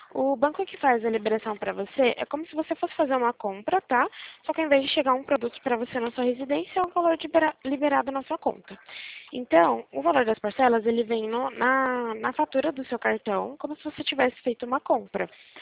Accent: Limeira, São Paulo, Brazil; O DDD meu é 19, porque eu sou de Limeira, São Paulo

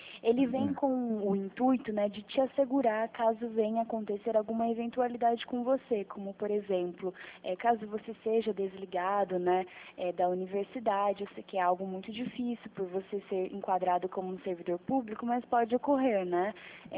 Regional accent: Araras, São Paulo, Brazil; Eu moro, né? Na verdade, minha cidade natal é Araras. É 1 hora, de Campinas.

